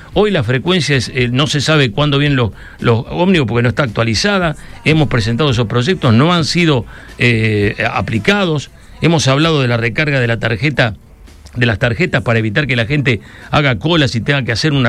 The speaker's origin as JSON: {"language": "Spanish", "town": "Rosario", "region": "Santa Fe", "country": "Argentina", "said": "aprecio fundamentalmente porque soy rosarino y porque tengo realmente, amo a Rosario."}